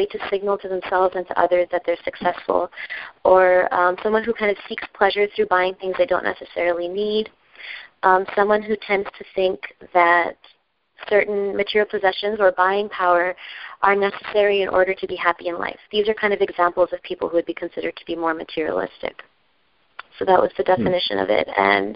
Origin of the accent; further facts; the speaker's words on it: McAllen, Texas, United States; Well, I grew up in South Texas, with a huge family, kind of on the border of Mexico in this little city called McAllen.